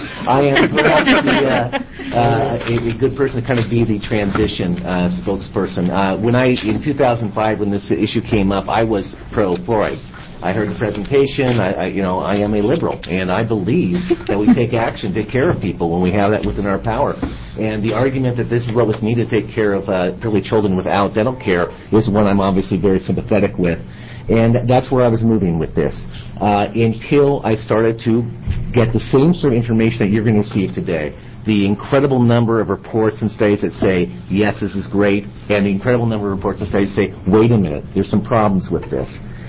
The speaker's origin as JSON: {"language": "English", "town": "Ashland", "country": "United States", "tie": "born or raised there", "said": "My hometown of Ashland has passed a resolution asking the legislature not to put this mandate on"}